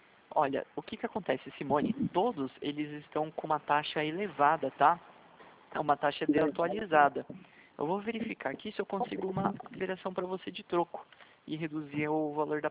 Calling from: São José dos Campos, São Paulo, Brazil; Eu falo de São José dos Campos, eu trabalho na Popacred, correspondente do Santander.

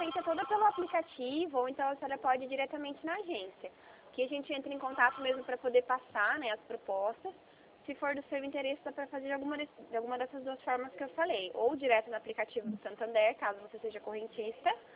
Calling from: Limeira, São Paulo, Brazil; Eu tô falando com você aqui de Limeira, interior de São Paulo.

